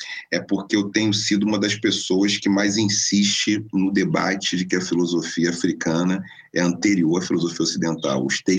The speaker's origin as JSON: {"language": "Portuguese", "region": "Rio de Janeiro", "country": "Brazil", "tie": "born or raised there", "said": "além de ter uma formação muito tradicional no subúrbio carioca, né, nasci em Oswaldo Cruz, onde fui criado e gestado e brinquei naquelas ruas ali"}